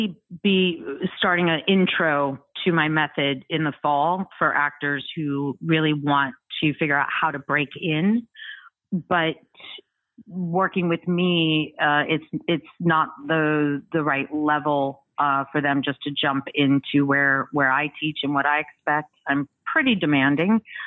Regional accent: California, United States; also born or lived in Pittsburgh / Los Angeles; I'm a California native, born and bred, Northern California. Then I went to Pittsburgh for school to get my BFA at Carnegie Mellon. And then I went straight to Los Angeles.

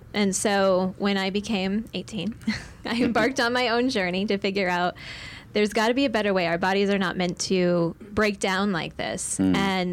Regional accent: Mukilteo, Washington, United States; now in Tucson, United States; about 30 minutes north of Seattle. It's called Mukilteo, Washington.

